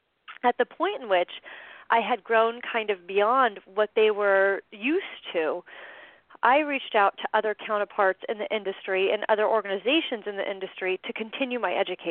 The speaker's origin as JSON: {"language": "English", "town": "San Diego", "region": "California", "country": "United States", "tie": "born or raised there", "said": "And I'm lucky I grew up in San Diego. So, like, I had all my college friends to start"}